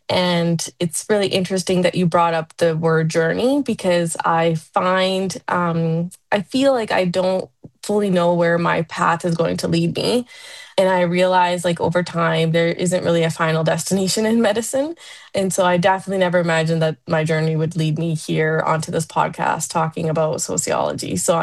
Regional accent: Prince George, British Columbia, Canada; I'm a rural emergency medicine working currently in Northern BC. And I grew up in Prince George in a hardworking Sikh immigrant family. My parents are originally from Punjab.

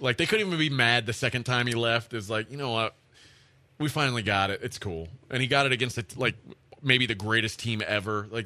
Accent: Chicago, Illinois, United States; Everyone always says, like, oh, Chicago is the best. I'm from Chicago. Chicago's the best.

